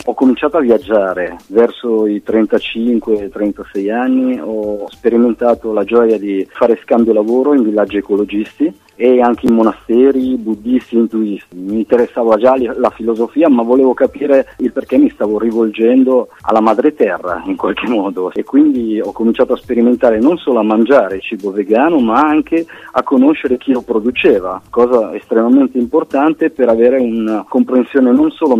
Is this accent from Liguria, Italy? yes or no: no; Milan, Lombardy, Italy; Io sono nato a Milano e ho avuto la fortuna, la sfortuna di vivere questa città in maniera molto selvaggia fino ai 30 anni